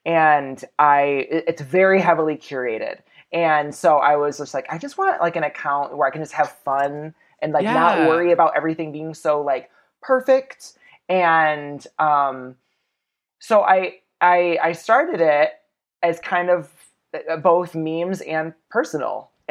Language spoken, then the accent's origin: English; Benton Harbor, Michigan, United States; now in Grand Rapids, United States; I've born and raised and have lived in Michigan my whole life. I'm originally from Benton Harbor, St. Joe, Michigan. I moved to Grand Rapids actually originally for cosmetology school